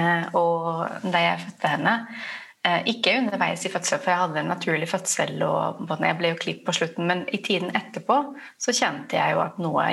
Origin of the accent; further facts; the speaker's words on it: Spain; now in Norway; men jeg vokste opp i Spania.